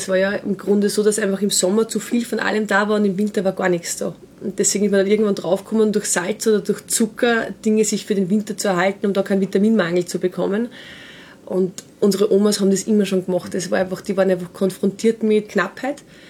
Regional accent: Steyr, Upper Austria, Austria; wir sind aus Steyr. Mhm. Das Elternhaus steht aber genau über der Grenze in Niederösterreich. Wir identifizieren uns aber beide in Steyr, weil wir da einfach groß geworden sind.

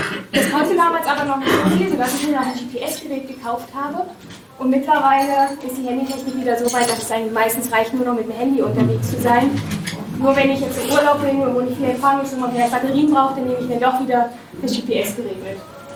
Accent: Eisenhüttenstadt, Brandenburg, Germany; Ich komme nämlich aus Eisenhüttenstadt.

